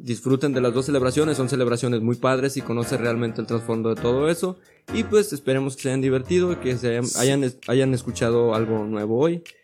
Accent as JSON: {"language": "Spanish", "country": "Mexico", "said": "como mexicano sí te hace sentir así muy padre"}